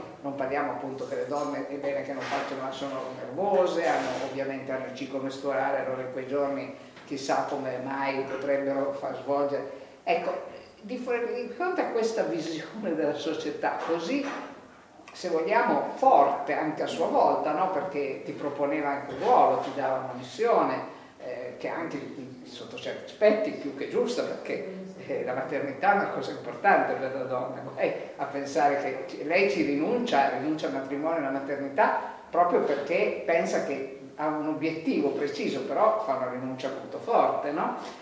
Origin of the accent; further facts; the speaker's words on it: Torre Pellice, Piedmont, Italy; born there; sono proprio nata a Torre Pellice, quindi mi fa particolarmente piacere pensare che in quelle valli